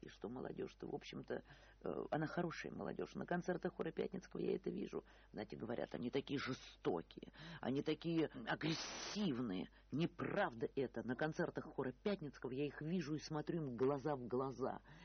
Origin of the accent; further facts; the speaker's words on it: Tambov, Tambov Oblast, Russia; Вот я из Тамбова, я 31 регион.